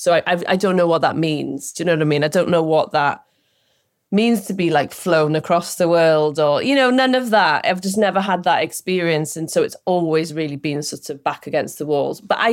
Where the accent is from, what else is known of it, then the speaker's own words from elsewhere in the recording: Wales, United Kingdom; and I came from Wales as well, so I was immediately immersed in a very DIY scene.